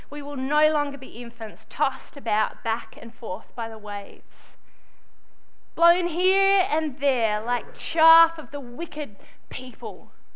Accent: Australia; I'm an Australian and I like my grass to be green.

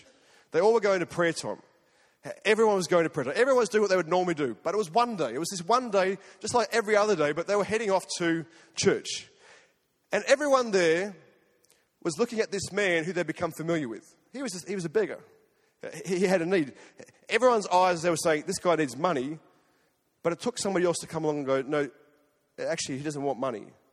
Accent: Australia; accent: Australian; they'll know straight away with my Australian accent.

